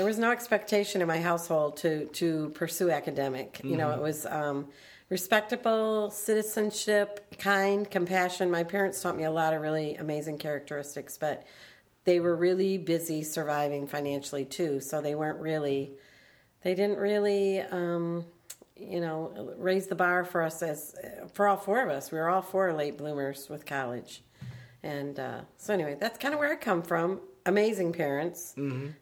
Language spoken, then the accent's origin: English; Michigan, United States; I'm from Michigan, and I am the youngest of four kids. And grew up in a household where my parents were not college educated.